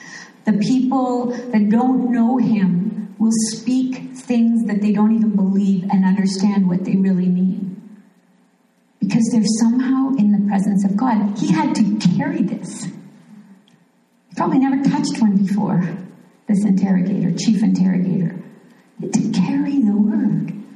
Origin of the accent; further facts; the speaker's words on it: England, United Kingdom; born there; So I'm British kind of background. I was born in England.